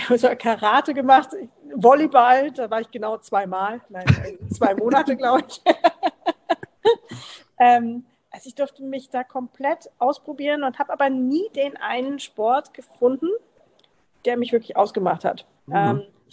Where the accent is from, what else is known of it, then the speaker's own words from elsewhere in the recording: Berlin, Germany; Ich komme ursprünglich aus Berlin